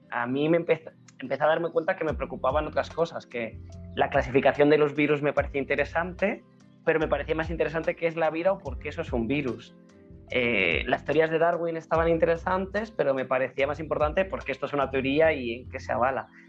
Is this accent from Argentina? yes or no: no; Madrid, Community of Madrid, Spain; Yo, bueno, soy de Madrid, además de familia de gatos, que aquí nos llamamos gatos cuando llevamos varias generaciones en Madrid, así que madrileño, madrileño.